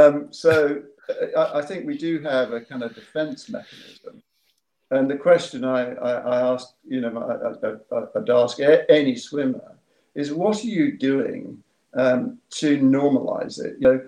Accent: Yapton, South East England, United Kingdom; You know, I'm from Yapton, West Sussex, you know.

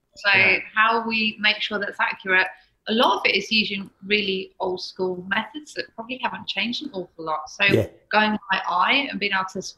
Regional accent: Birmingham, West Midlands, United Kingdom; we were originally in London, but I'm from Birmingham.

